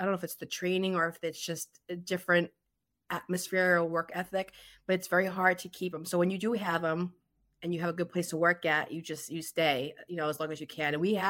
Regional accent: Peabody, Massachusetts, United States; It was a small business in Peabody, my hometown.

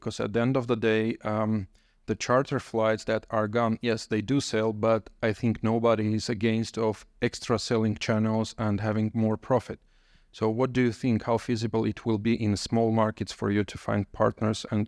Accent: Armenia; English is a second language; I'm from Armenia.

